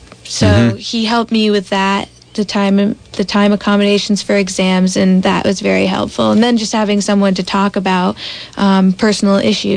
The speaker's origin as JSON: {"language": "English", "region": "Vermont", "country": "United States", "tie": "born or raised there", "said": "I grew up in many places around Vermont. I've went to 14 schools, so I've moved around to many different towns here in Vermont."}